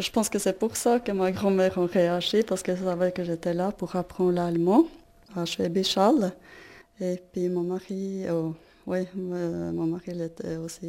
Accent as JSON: {"language": "French", "town": "Fagernes", "region": "Innlandet", "country": "Norway", "second_language": "French", "moved": "as an adult", "lives_now": "Switzerland", "said": "en Suisse de 93 à 2001 et de 2003 jusqu'au maintenant. Je viens de la Norvège, dans un petit village qui s'appelle Fagernes."}